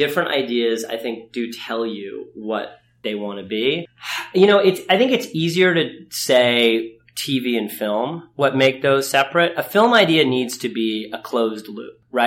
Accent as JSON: {"language": "English", "town": "Ithaca", "region": "New York", "country": "United States", "tie": "born or raised there", "said": "I grew up in Ithaca, New York. There's a great theater there called the Hangar Theater."}